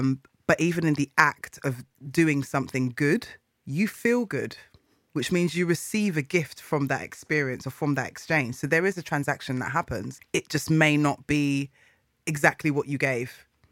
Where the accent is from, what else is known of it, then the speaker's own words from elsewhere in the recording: Ghana; as a Ghanaian woman